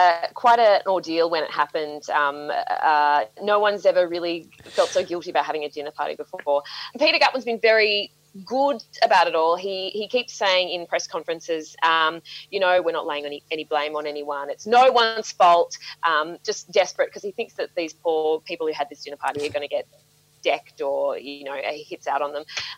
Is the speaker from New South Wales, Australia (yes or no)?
no; Tasmania, Australia; We're all from Tasmania. I don't want to say that Hobart's better than any other bit, but...